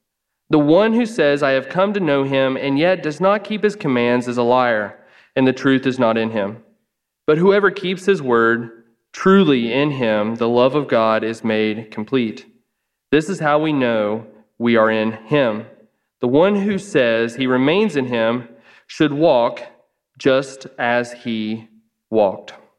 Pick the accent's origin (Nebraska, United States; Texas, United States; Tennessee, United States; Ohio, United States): Ohio, United States; accent: Appalachian; So if you hear the accent, yes, I'm from Ohio, and it is all Appalachia that you hear.